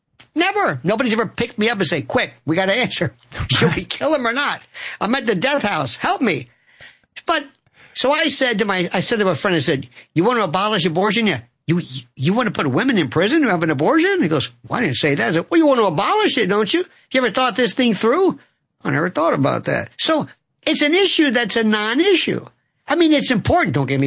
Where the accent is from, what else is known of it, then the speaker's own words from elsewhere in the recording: Florida, United States; Yesterday in my native Florida, I'm not from Florida, I'm from Florida. Because it's it's Hooterville. Don't let anybody kid you. It is hardcore redneck.